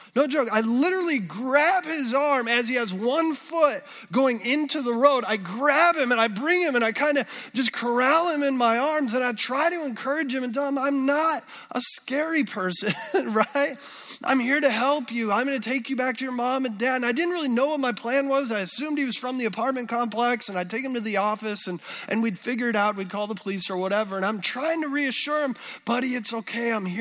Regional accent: Colorado, United States; A few years back, my wife and I, we come from Colorado.

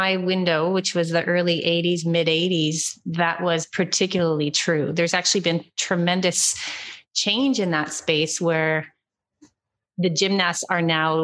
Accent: Montreal, Quebec, Canada; Born and raised in Montreal, as a matter of fact.

